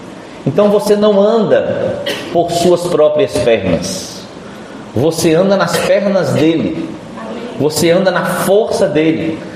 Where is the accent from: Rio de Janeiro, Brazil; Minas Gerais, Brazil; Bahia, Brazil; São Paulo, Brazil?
Bahia, Brazil; Eu sou baiano. Baiano fala direito.